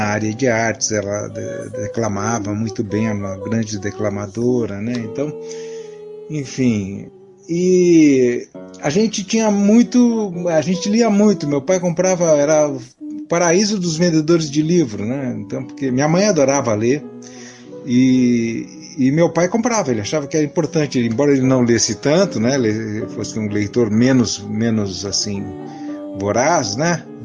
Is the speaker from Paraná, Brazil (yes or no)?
yes; Londrina, Paraná, Brazil; é o lugar onde eu nasci